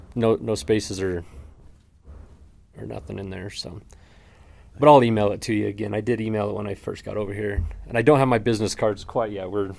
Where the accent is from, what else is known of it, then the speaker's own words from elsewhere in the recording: Cedar City, Utah, United States; I'm actually from Cedar City, born and raised here. Graduated Canyonview High School in 2006.